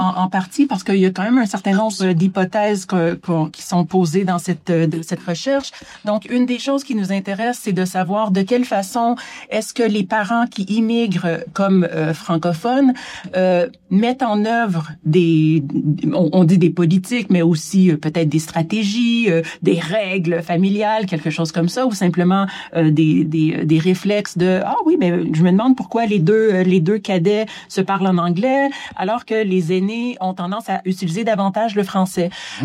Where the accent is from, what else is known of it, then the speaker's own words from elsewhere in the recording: Quebec, Canada; moved away; Au Québec, moi, quand j'ai quitté le Québec, j'avais pas cet élan de je me revendique comme francophone.